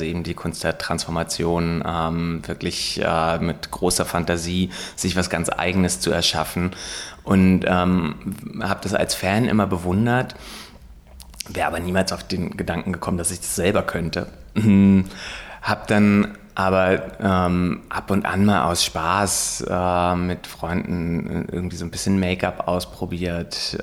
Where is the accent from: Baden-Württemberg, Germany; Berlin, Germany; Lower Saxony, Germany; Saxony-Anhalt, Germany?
Lower Saxony, Germany; Lüneburg; mit einem starken Theorieschwerpunkt Kulturwissenschaften in meiner Heimatstadt Lüneburg zu studieren